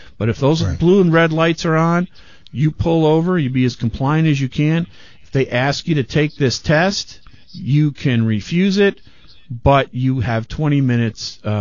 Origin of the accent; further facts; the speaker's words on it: Michigan, United States; Michigan, my home state.